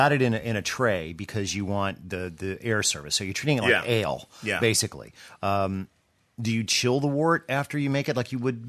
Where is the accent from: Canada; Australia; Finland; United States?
United States; the South; I'm from the South, so we'll throw some corn in there.